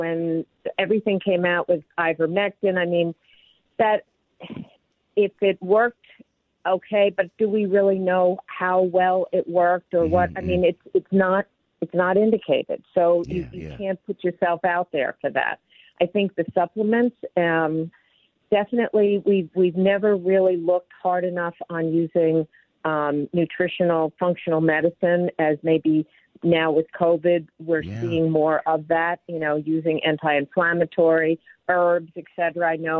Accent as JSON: {"language": "English", "town": "Warren Township", "region": "New Jersey", "country": "United States", "tie": "born or raised there", "also_born_or_lived": "Manhattan", "said": "I grew up in Warren Township. I originally was born in Manhattan. Wow. I grew up in Somerset County."}